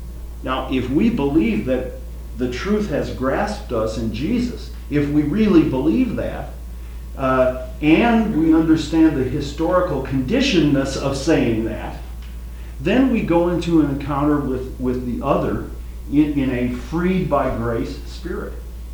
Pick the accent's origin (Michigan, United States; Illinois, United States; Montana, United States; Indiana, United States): Indiana, United States; Hammond; And you know, I'm from Hammond, Indiana. I didn't grow up in Cambridge, Massachusetts.